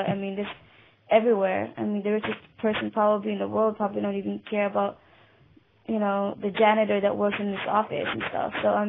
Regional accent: Philippines; now in United States; Yeah, because I mean, over here as a Filipino immigrant, coming over here, you know, I've been called fob

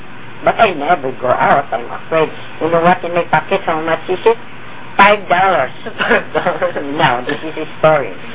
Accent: Philippines; first language Tagalog; English is a second language; So I talked to them as a Filipino, Tagalog.

